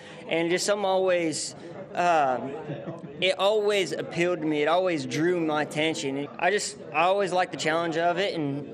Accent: Grand Coulee, Washington, United States; now in North Carolina, United States; I'm originally from Grand Coulee, Washington. I now live in North Carolina.

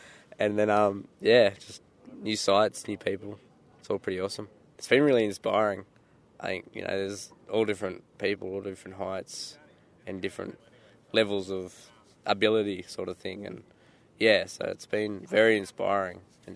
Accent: Australia; from Australia, and I'm participating in soccer, track, and table tennis.

